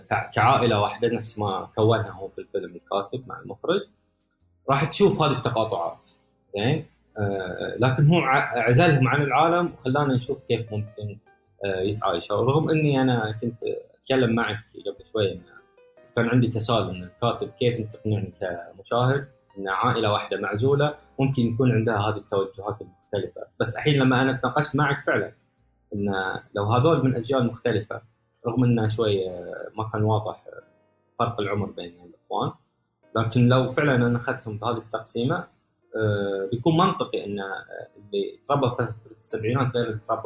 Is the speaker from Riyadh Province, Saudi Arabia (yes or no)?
no; Al-Ahsa, Eastern Province, Saudi Arabia; في المنطقة الشرقية في الأحساء، اللي أنا من الأحساء، منطقة اسمها الأحساء والأحساء، لهجتهم مختلفة تماما،